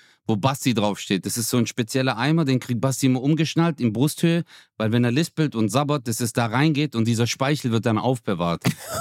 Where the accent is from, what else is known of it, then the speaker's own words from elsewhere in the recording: Turkey; Erstens, keiner hat Habibi gesagt, weil Paham ist Perser und ich bin Türke. Zweitens, es ist kein arabischer Brauch, weil Paham ist Perser, ich bin Türke.